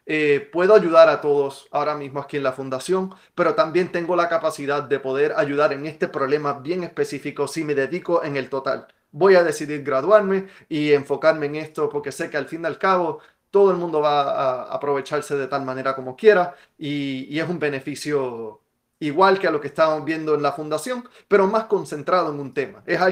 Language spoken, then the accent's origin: Spanish; Puerto Rico; Yo me crié, yo soy un puertorriqueño del campo, lo que nosotros decimos en mi país, un jíbaro.